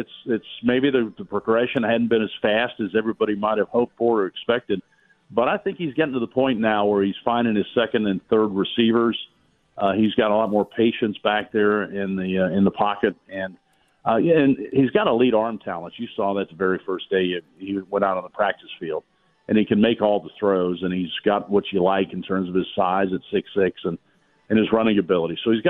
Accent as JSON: {"language": "English", "town": "Dallas", "region": "Texas", "country": "United States", "tie": "born there", "said": "I was born in Dallas, and so I always wanted to call a game at Texas"}